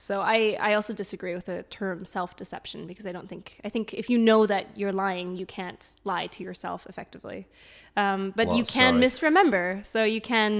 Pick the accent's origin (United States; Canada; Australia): Canada; also born or lived in Germany; I'm half Canadian, that's why I sound like this, yeah. And half German.